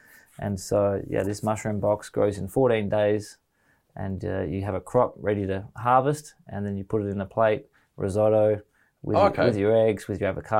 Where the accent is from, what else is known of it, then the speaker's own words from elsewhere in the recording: Australia; as an Australian, we know if we have a preference between a Chinese product or an Australian product, we want that.